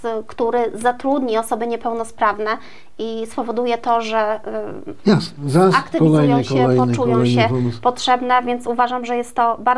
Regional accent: Opatów, Świętokrzyskie Voivodeship, Poland; Od urodzenia mieszkam w gminie Opatów.

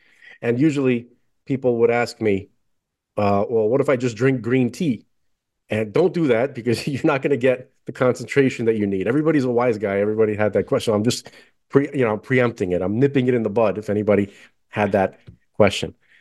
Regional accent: United States; I'm not big on entitlement in general. I'm very American

